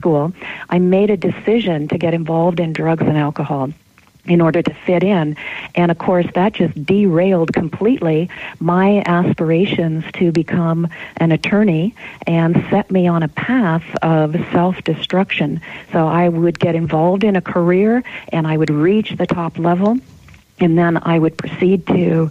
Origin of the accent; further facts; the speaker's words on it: Canada; Well, I grew up in Canada, and because of moving 11 times